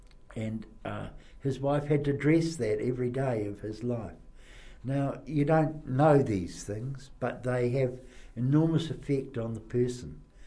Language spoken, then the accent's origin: English; New Plymouth, Taranaki, New Zealand; But I was born in New Plymouth and have been a resident really forever, except when I went off to university and to Teachers Training College.